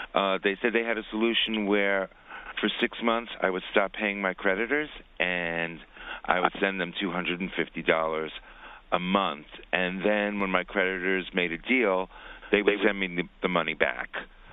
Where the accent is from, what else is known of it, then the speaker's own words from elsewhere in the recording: New York, United States; I'm a New Yorker. I have street savvy.